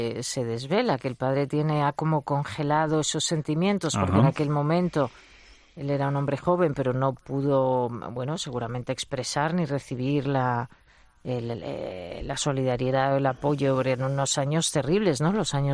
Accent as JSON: {"language": "Spanish", "region": "Community of Madrid", "country": "Spain", "said": "Yo tengo 56 años, para las personas de mi generación, pues todos sabíamos, yo soy madrileña"}